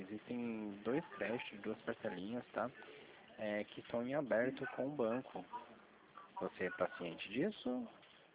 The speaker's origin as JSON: {"language": "Portuguese", "region": "São Paulo", "country": "Brazil", "said": "Eu sou de São Paulo, tá? Sou de outro estado."}